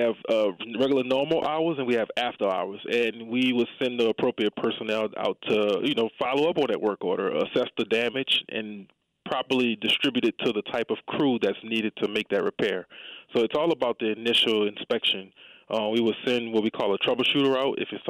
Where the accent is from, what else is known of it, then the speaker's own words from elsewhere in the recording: Marrero, Louisiana, United States; First, I'm from the West Bank, Marrero.